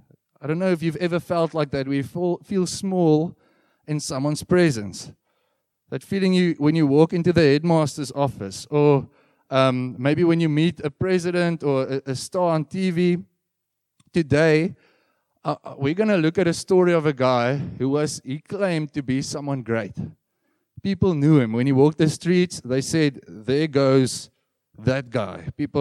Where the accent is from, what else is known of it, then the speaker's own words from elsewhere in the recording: Bloemfontein, Free State, South Africa; So I come from Bloemfontein.